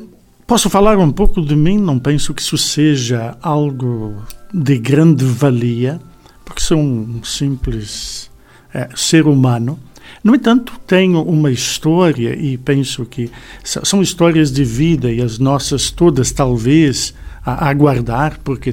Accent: Pelotas, Rio Grande do Sul, Brazil; born there; eu nasci no Brasil, sou brasileiro por nascimento, nasci no sul do Brasil, numa cidade chamada Pelotas, no Rio Grande do Sul. No entanto, eu sou filho de um pai alemão, que também era um pastor luterano, e portanto eu sou filho de um pastor luterano.

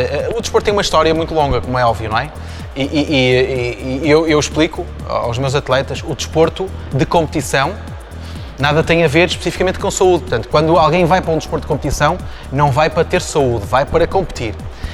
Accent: Viana do Castelo, Portugal; sou de Viana do Castelo.

